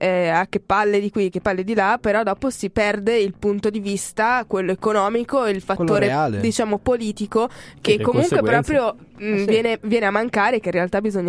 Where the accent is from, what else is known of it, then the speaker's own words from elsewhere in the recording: Switzerland; cioè ragazzi, io sono svizzera, cioè ai mondiali ci andiamo una volta ogni morte di papa